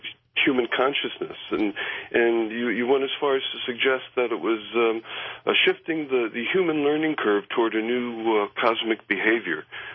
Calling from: Long Island, New York, United States; Yes, I'm calling from Long Island, New York.

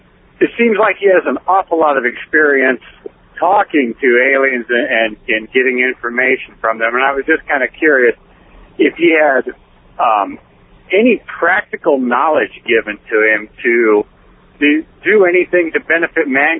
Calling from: Iowa, United States; Oh, I'm in Iowa right now.

